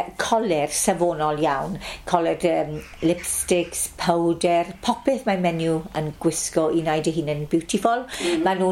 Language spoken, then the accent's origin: Welsh; Maesteg, Wales, United Kingdom; Yn wraiddiol, o'n i o'r Faestig.